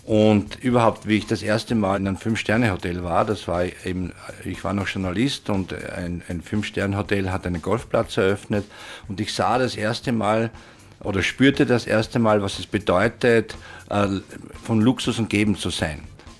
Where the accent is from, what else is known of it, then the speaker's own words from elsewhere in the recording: Styria, Austria; Ich komme aus der Steiermark, aus der Obersteiermark. An sich aus sehr armen Verhältnissen, aus einer Arbeiterfamilie.